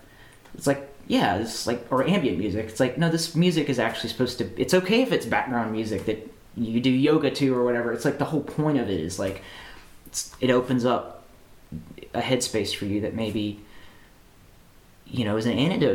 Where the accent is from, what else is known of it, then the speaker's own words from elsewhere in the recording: the South, United States; I mean, as a Southerner, I will say that, you know, coming out here, there's a hopefulness.